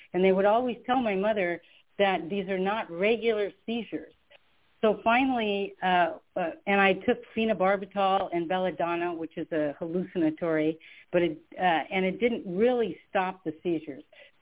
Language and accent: English; Sacramento, California, United States; I grew up in Sacramento, California. I'm the ninth of 12 children.